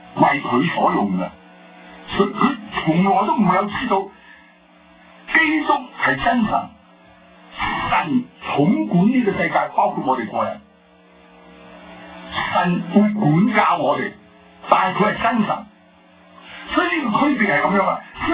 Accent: Guangdong, China; 咁喺大陸，我哋中國人好狡猾啊，特別我哋廣東人好狡猾嘅係嘛？

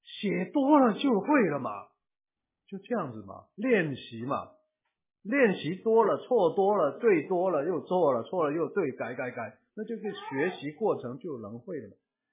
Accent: China; 我们中国人写作啊，有没有格式的？有没有格式的？

